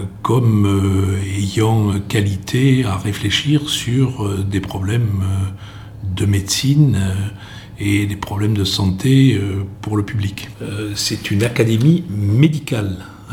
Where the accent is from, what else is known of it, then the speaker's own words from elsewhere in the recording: Millau, Occitanie, France; d'abord je suis Aveyronnais, ensuite je connais bien le Lévézou, qui est ma terre natale. Moi je suis né à Millau, mais je suis issu du Lévézou.